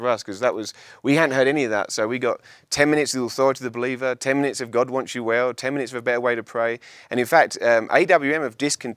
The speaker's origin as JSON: {"language": "English", "region": "England", "country": "United Kingdom", "said": "You know, we're English, in case you haven't noticed."}